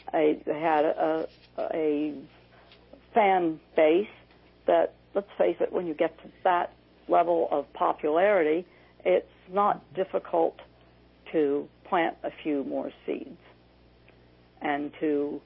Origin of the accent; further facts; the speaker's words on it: Washington, District of Columbia, United States; I'm from Washington, D.C., but and that gave me, you know, you live in this part of the country, and especially in this smaller area of the seat of government